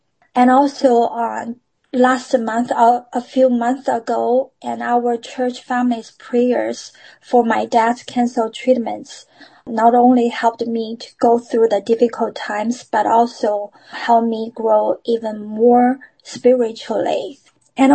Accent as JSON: {"language": "English", "country": "China", "moved": "yes", "said": "no matter where I am after I came from China, I always have God's people around me"}